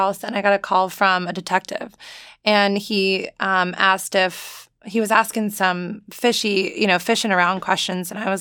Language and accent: English; New Jersey, United States; I grew up in New Jersey. My parents relocated to Charleston for retirement like 2.5 years ago.